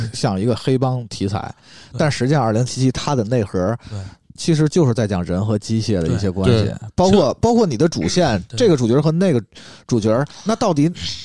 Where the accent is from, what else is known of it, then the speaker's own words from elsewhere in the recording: Chongqing, China; 我是重庆人